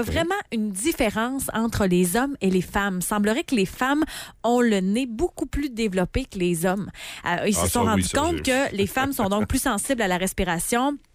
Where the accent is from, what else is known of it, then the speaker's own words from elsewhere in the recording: Baie-Comeau, Quebec, Canada; Tu sais, moi, je viens de Baie-Comeau